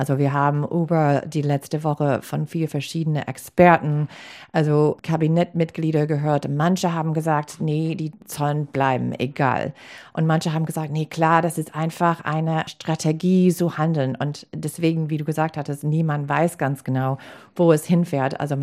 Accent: Wisconsin, United States; German is a second language; ich komme aus Wisconsin, das ist mitten in der Rust Belt.

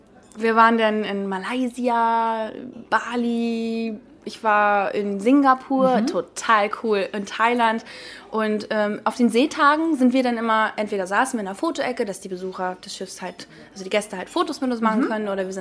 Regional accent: Lübeck, Schleswig-Holstein, Germany; now in Heilshoop, Germany; Ja, also ich komme ja eigentlich aus Lübeck und ich habe da einen ganz normalen Verwaltungsjob gehabt.

